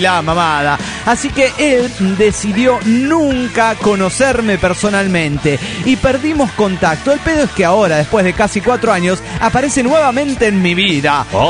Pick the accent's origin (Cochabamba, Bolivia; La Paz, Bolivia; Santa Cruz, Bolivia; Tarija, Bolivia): Cochabamba, Bolivia; soy el insignificante de Cochabamba, Bolivia